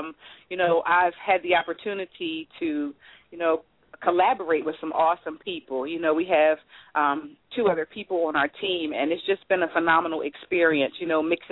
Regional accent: Philadelphia, Pennsylvania, United States; I'm from South Philadelphia.

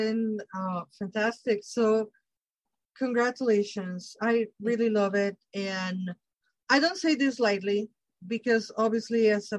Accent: Mexico; I, growing up in Mexico, we don't have that, not to my knowledge

